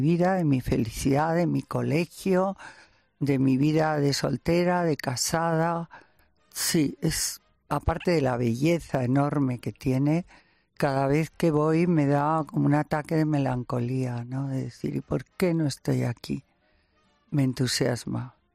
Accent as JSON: {"language": "Spanish", "town": "Madrid", "region": "Community of Madrid", "country": "Spain", "said": "No, y soy madrileña"}